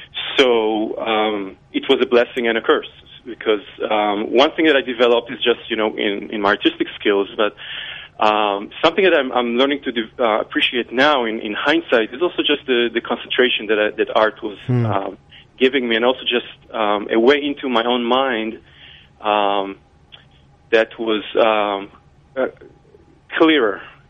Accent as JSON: {"language": "English", "country": "Israel", "tie": "born or raised there", "said": "So when I grew up in Israel, I was born in 78, so my childhood was through the 80s."}